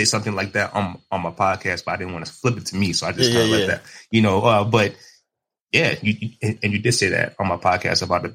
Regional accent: New York, United States; So born and raised in New York. So, you know, you always hustle, you know, you always hustle, man.

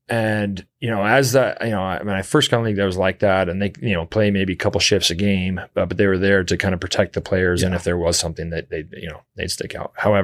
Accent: California, United States; born there; but I was born in California.

